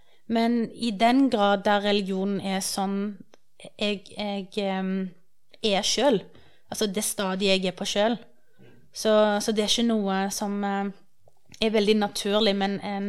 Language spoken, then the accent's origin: Norwegian; Stavanger, Rogaland, Norway; jeg er jo født og oppvokst her i Norge, og fra Stavanger, jeg er ikke vant med å ha muslimer rundt meg i samme grad som her.